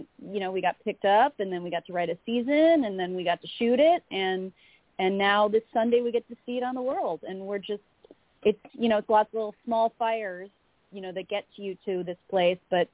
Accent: Illinois, United States; Paul's from Minnesota. I'm from Illinois.

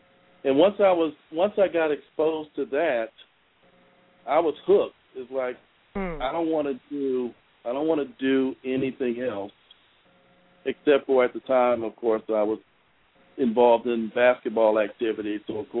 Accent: Talladega, Alabama, United States; also born or lived in Houston, United States; Well, I was born in Houston, and from birth to the age of 4, we lived in Houston. From Houston, we moved to Talladega, Alabama. As my mom taught at a high school there.

